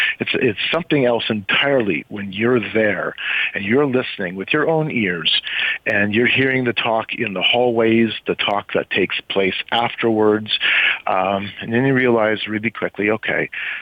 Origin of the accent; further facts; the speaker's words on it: Canada; I'm from Canada